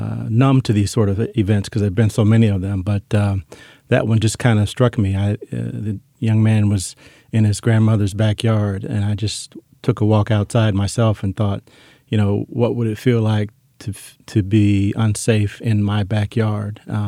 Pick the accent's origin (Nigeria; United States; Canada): United States; St. Louis, Missouri; Michael Brown in Ferguson, Missouri, that incident was 2 miles from where I grew up in St. Louis.